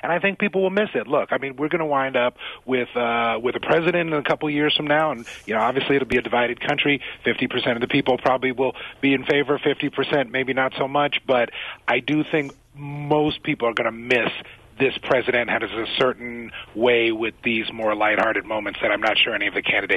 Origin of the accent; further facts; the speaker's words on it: North Carolina, United States; now in Washington, United States; I could work from North Carolina, which is my home state, but I really love Washington, D.C., and I'm here now and getting to know my way around.